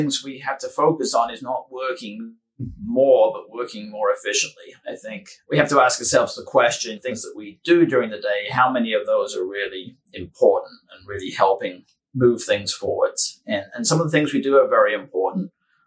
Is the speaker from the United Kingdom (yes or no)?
yes; United Kingdom; And being British, I love the garden as well.